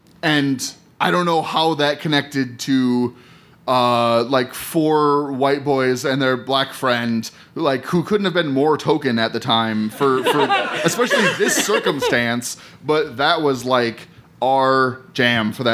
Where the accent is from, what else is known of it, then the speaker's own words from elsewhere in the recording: Minneapolis, Minnesota, United States; I feel a lot of pride as, like, I grew up in Whittier. In South Minneapolis